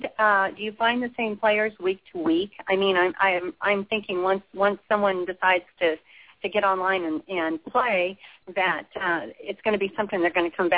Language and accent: English; Llano, Texas, United States; because I'm from Llano, Texas, and you live in Llano, Texas